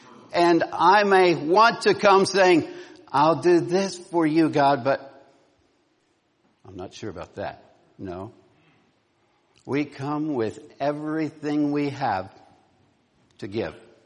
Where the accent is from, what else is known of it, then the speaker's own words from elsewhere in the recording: Ripley, West Virginia, United States; I'm from Ripley, West Virginia. And if you want to visit a colorful place, come see us sometime.